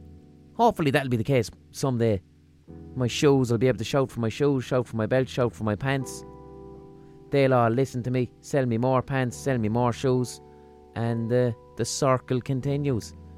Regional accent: Limerick, Munster, Ireland; accent: Limerick; And I used to have to speak in an American accent because she didn't understand my Limerick accent.

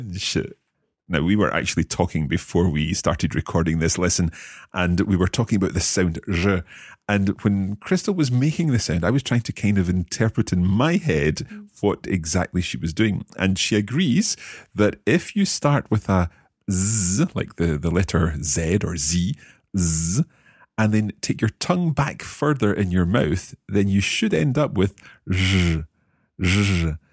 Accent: Scotland, United Kingdom; I'm not from China. This is probably very clear from my bad Chinese accent. But I am from Scotland.

